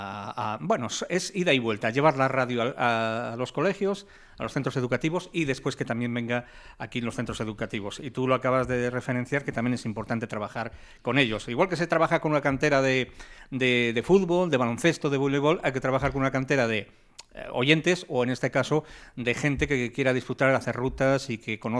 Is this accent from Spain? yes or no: yes; Bilbao, Basque Country, Spain; Oiga, pero es que yo soy de Bilbao.